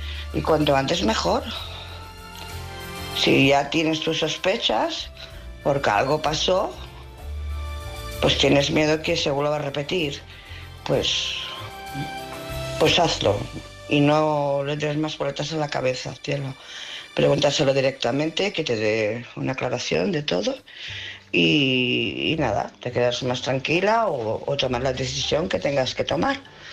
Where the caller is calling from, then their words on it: Barcelona, Catalonia, Spain; de Barcelona.